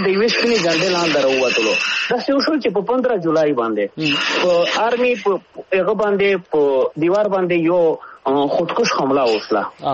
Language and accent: Pashto; Pakistan; مونږ د پاکستان یو، پاکستان دې زمونږ دی، پاکستان مونږ پښتنو جوړ کړی دی